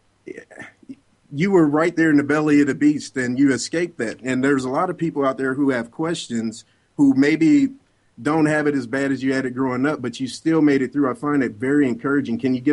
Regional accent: Kansas City, Missouri, United States; We're both Kansans here, and yeah. I'm from Kansas City

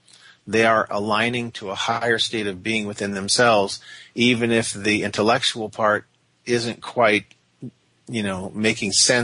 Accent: San Diego, California, United States; now in Calgary, Canada; Like, for instance, I'm from San Diego, and we're talking now from Calgary, Canada, because I have many students here also, as well as in the United States, so I live here part-time too.

